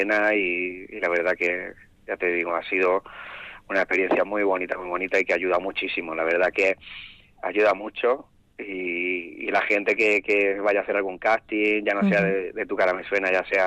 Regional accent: Granada, Andalusia, Spain; Y digo, no, yo vengo de Granada.

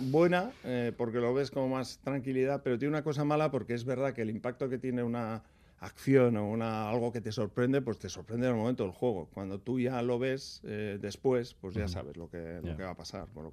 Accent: Aretxabaleta, Basque Country, Spain; cuando nosotros jugábamos, soy de Aretxabaleta, y nosotros vivimos en la plaza y las escuelas están al lado de casa

